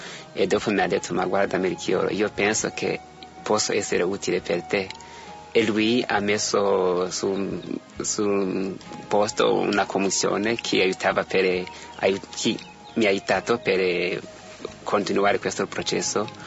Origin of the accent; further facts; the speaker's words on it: Burundi; sono studente di Sofia, Istituto Universitario Sofia, vengo dal Burundi